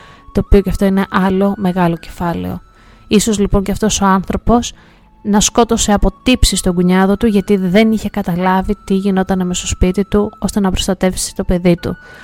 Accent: Western Greece, Greece; Εγώ ζω, το χωριό μου είναι στον προστατευμένο υδροβιότοπο Κοτιχείου Στροφιλιάς.

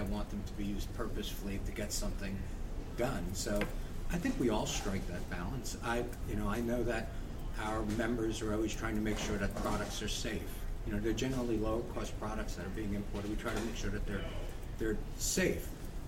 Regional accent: New York, United States; I'm a New Yorker. I'm a piano player.

